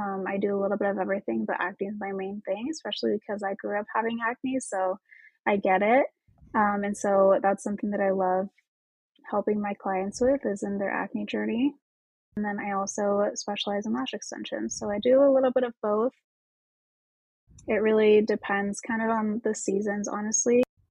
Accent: Logansport, Indiana, United States; now in Lafayette, United States; So I grew up in Logansport. It's where I grew up. It's where I went to high school and everything. It's a very, very, very small town.

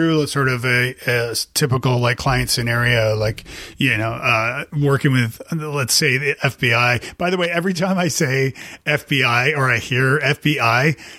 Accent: Canada; I'm like, hey, I'm from Canada.

